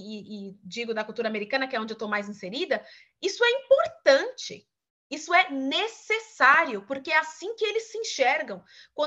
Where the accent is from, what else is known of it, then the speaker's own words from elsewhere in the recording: Brazil; A gente já tem isso inerente como brasileiros, em relação à cultura